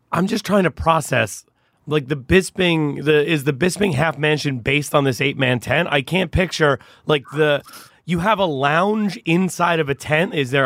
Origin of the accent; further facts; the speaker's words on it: New York, United States; No, I grew up in Westchester County, just outside.